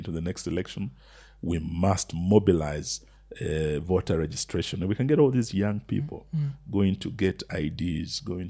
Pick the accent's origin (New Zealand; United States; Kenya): Kenya; Yes, as a Kenyan lawyer